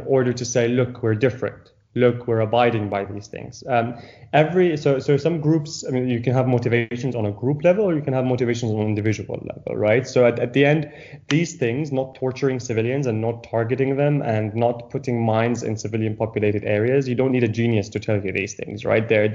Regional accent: Syria; Syria focused in order to be able to do something for the people that are suffering in my home country.

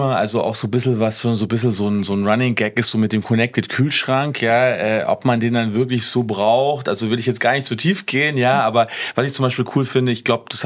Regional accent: East Germany, Germany; born there; ich lebe ja gerade in Schwaben und bin geborener Ossi

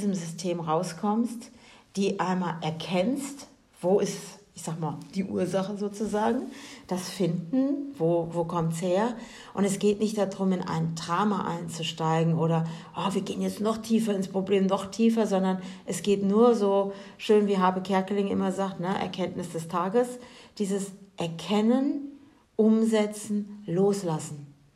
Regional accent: Germany; Und ich als Deutsche sage jetzt, vom 4. bis zum 7. Juni findet das Ganze nämlich in der Schweiz statt

